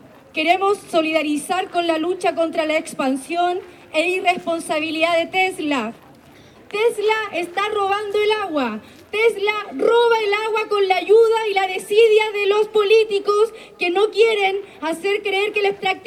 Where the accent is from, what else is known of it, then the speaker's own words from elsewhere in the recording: Chile; venimos de Chile, una zona de sacrificio y de privatización del derecho humano al agua.